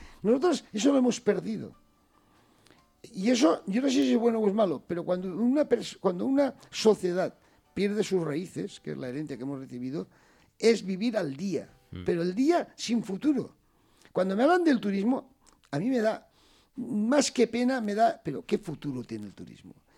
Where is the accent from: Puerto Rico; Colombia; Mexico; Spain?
Spain; Chirivella, Valencian Community; yo este fin de semana he vivido en Chirivella, son las fiestas de mi pueblo, yo soy clavario de la Virgen de la Salud.